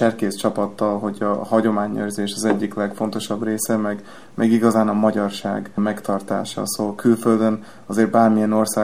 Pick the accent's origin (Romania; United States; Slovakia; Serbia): United States; New Jersey; Ahol én nőttem fel New Jersey-ben, ott is volt hasonló cserkész csapat, magyar iskola, meg néptánc csoportok.